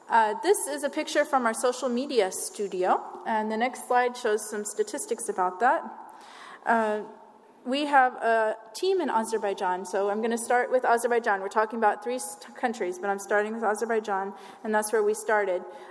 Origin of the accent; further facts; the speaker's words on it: Florida, United States; this is my husband … And I'm from Northwest Florida.